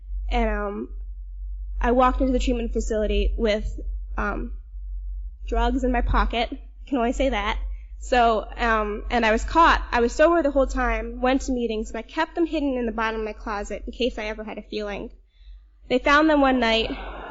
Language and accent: English; New York City, New York, United States; I grew up here on the Upper East Side, and grew up in a privileged home, went to private school my whole life